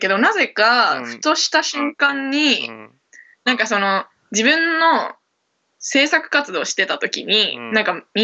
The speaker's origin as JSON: {"language": "Japanese", "region": "Tokyo", "country": "Japan", "tie": "born or raised there", "said": "出身は東京です、育ちも東京。"}